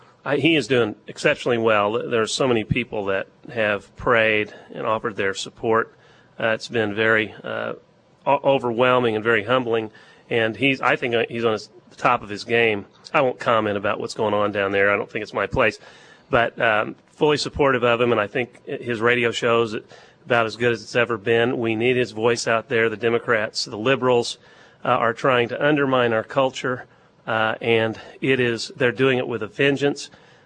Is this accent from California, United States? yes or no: no; Cape Girardeau, Missouri, United States; And we went to school here, grade school here, junior high and high school here.